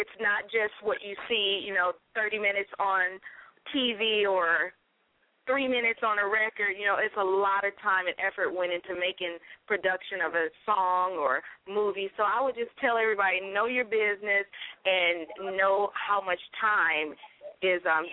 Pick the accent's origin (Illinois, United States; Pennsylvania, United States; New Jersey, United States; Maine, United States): Illinois, United States; Maywood; I'm from Chicago. I'm from Maywood, Illinois.